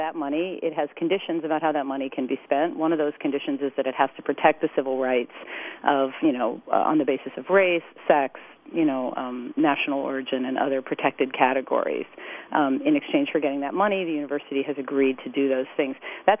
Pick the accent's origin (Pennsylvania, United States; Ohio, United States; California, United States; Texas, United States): California, United States; Palo Alto; and in my hometown of Palo Alto, California, OCR has just launched a full compliance review